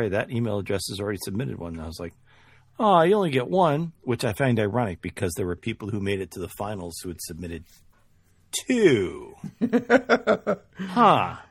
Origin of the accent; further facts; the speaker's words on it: Michigan, United States; from Michigan.